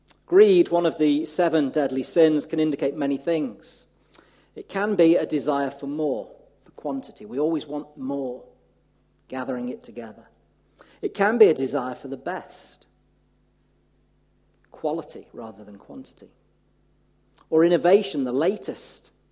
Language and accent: English; North West England, United Kingdom; now in Godalming, United Kingdom; You may pick up a twang in my accent. I'm from the Promised Land in the Northwest, just close to Liverpool, not close enough that I could be counted a Scouser. My mum is, but I was born at the posh end of Merseyside, who like to call themselves Lancashire.